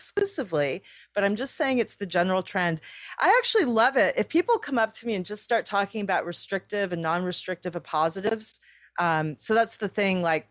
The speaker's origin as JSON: {"language": "English", "region": "California", "country": "United States", "said": "I'm a Californian, so I do some Californian things."}